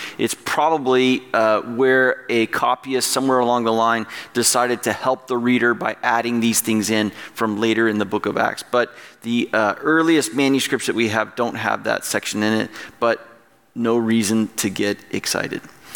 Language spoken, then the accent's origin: English; United States; Maybe that's because I grew up in America and a man on his horse is something awesome.